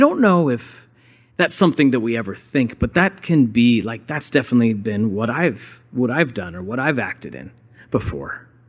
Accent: Midwest, United States; In fact, I remember growing up, because I grew up in the Midwest, and I grew up accidentally, because my dad was a pastor

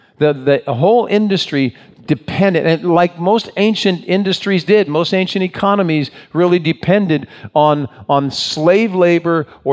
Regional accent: Ohio, United States; I grew up in Ohio, in southeastern Ohio, and there's a town of Goshen about 15 miles from where I grew up as a kid.

